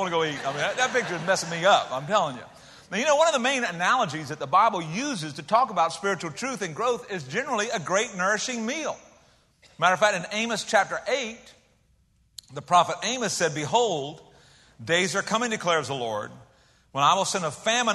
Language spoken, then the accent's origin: English; Rock Hill, South Carolina, United States; now in Savannah, United States; when we moved to Savannah, we came from Rock Hill, South Carolina.